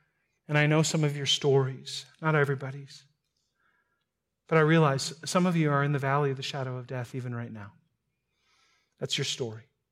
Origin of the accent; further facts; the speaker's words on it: North Dakota, United States; I'm from North Dakota, if you didn't know that.